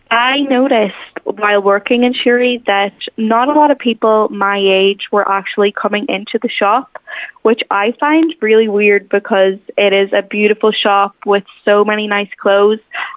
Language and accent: English; Carndonagh, Ulster, Ireland; I'm actually from Carndonagh myself.